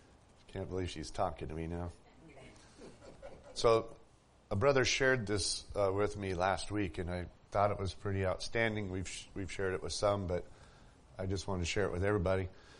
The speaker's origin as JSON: {"language": "English", "region": "Midwest", "country": "United States", "tie": "born or raised there", "said": "And growing up in the Midwest, I learned to identify those plants very, very carefully."}